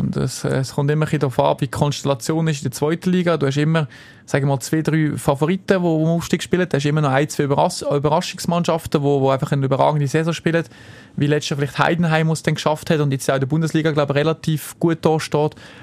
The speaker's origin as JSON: {"language": "German", "town": "Nebikon", "region": "Lucerne", "country": "Switzerland", "tie": "born or raised there", "also_born_or_lived": "Wolhusen", "said": "Also geboren in Wollhausen, aber natürlich aufgewachsen bin ich in Nebiken, genau, wo meine Eltern jetzt auch noch wohnen."}